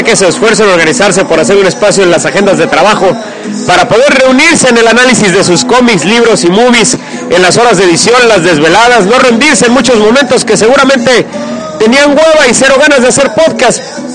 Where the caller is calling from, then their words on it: Hermosillo, Sonora, Mexico; escuchar desde Hermosillo. Es bien hermoso allá en Hermosillo, es Hermosillo, Hermosillo. Y sí, somos algunos sonorenses que los escuchamos